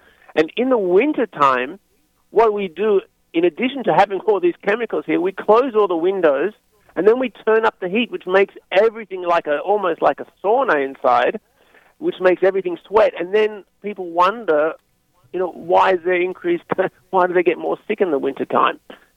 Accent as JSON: {"language": "English", "country": "Australia", "moved": "as an adult", "lives_now": "United States", "said": "I come from Australia and I've been in the U.S. for 10 years."}